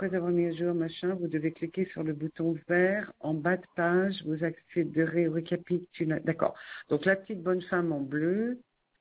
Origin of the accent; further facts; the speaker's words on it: Paris, Île-de-France, France; born there; Ah ben non, mais moi, je suis née à Paris, moi, carrément. 75 004. Voilà. Commune de naissance parisienne.